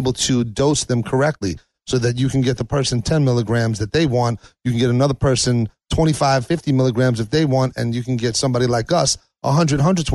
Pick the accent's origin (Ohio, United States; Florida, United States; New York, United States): New York, United States; Brooklyn; I'm from Brooklyn, man. Specificity.